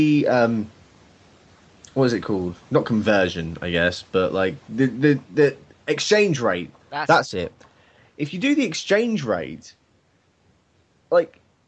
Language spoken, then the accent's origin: English; Birmingham, West Midlands, United Kingdom; I'm from Birmingham.